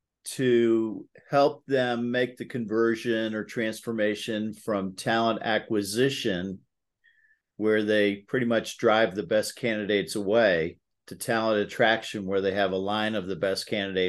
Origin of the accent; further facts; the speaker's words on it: United States; Well, Joe, I grew up a mile outside of Washington, D.C.